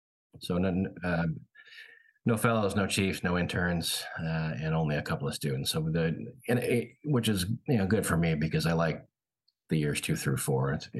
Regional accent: California, United States; I grew up in Northern California. I went to med school at St. Louis, at St. Louis University

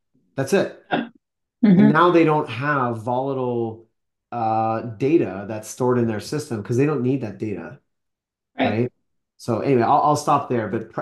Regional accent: Canada; Because I'm from Canada originally

